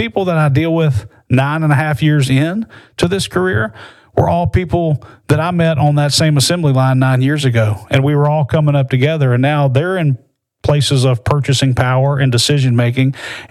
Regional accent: Crestline, Alabama, United States; Because, you know, I grew up in Crestline, Alabama, and my family and I talk about this all the time.

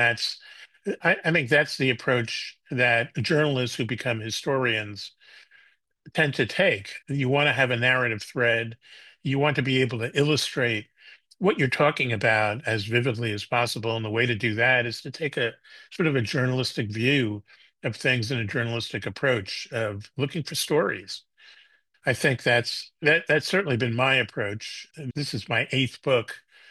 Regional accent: New York, United States; I grew up and was educated in New York State.

